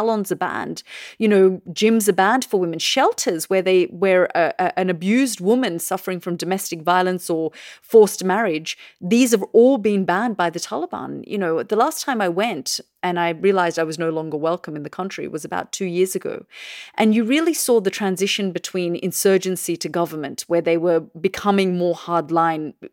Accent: Australia; also born or lived in Afghanistan; I remember being a teenager growing up in Australia and tracking what was happening in the country of my birth, even though Australia was our adopted home and I felt very Australian

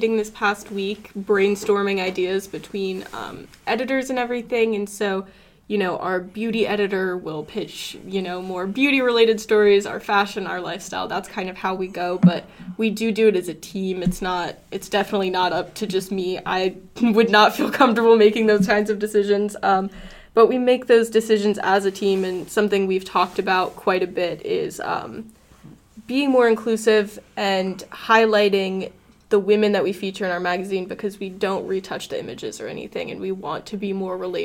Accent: Florida, United States; I'm from Florida, so I have to go Miami. I have to rep Florida a little bit, at least.

